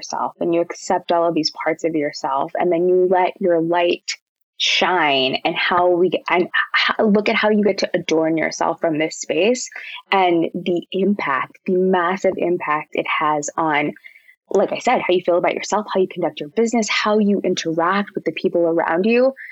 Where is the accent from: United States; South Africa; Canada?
Canada; Vancouver, British Columbia; because I grew up in Vancouver.